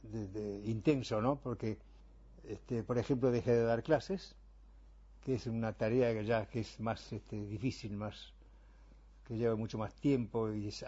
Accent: Montevideo, Uruguay; moved away as an adult; now in Caracas, Venezuela; 41 años, desde que me fui de Montevideo en el año 69, hasta la fecha sigo trabajando en esa orquesta.

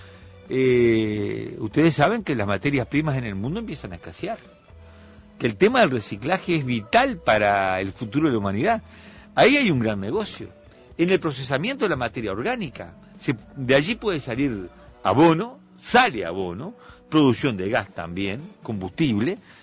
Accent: Flores, Uruguay; en la ciudad que me crié, en Flores, transporte urbano no hay mucho, ¿verdad?

